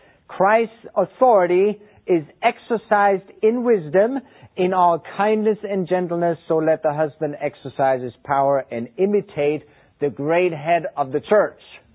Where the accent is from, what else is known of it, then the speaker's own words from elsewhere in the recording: Texas, United States; My three-quarter-ton pickup, I told you I'm from Texas.